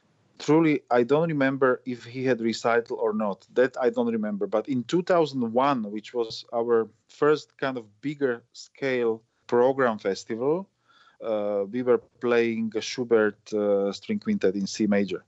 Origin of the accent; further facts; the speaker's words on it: Slovakia; And I grew up in Czechoslovakia.